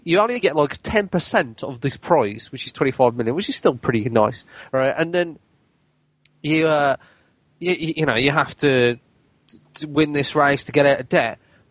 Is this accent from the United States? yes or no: no; England, United Kingdom; I don't live anywhere near London, and I'm English.